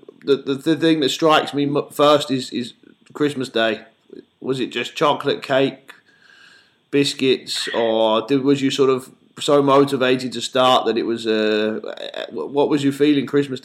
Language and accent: English; Yorkshire and the Humber, United Kingdom; I'm from Yorkshire